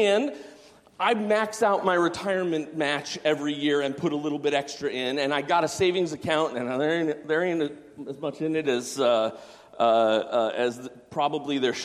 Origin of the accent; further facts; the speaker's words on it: Arizona, United States; I'm in Arizona. You know, I grew up in Arizona, and we were on the front lines of the charter school movement.